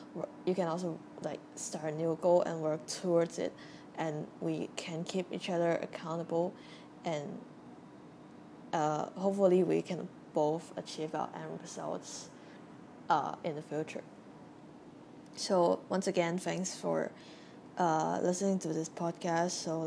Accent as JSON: {"language": "English", "country": "Hong Kong", "tie": "born or raised there", "said": "And I grew up in Hong Kong"}